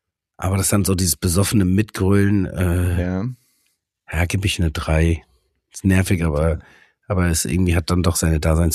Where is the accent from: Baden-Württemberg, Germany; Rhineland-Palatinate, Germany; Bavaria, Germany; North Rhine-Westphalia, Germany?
Bavaria, Germany; Munich; als Münchner als München abstammender